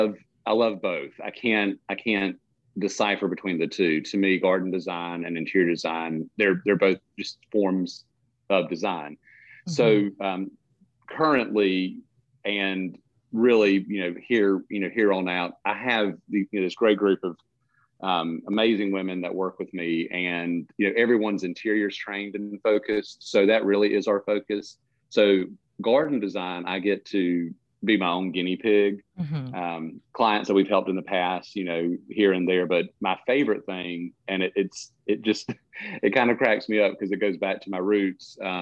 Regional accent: Perry, Georgia, United States; So my hometown is Perry, Georgia. I'm a native Parisian, Houston County.

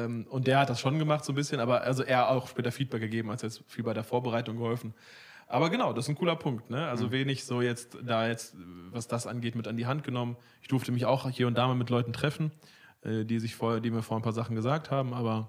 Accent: Heepen, North Rhine-Westphalia, Germany; ich komme aus der Mennonitenbrüdergemeinde Bielefeld, ich bin in Hepen aufgewachsen, eine tolle Gemeinde.

